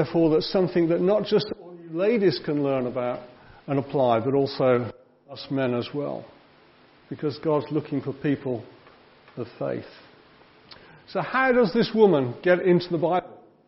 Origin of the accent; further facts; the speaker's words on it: Birmingham, West Midlands, United Kingdom; the church that I grew up in Birmingham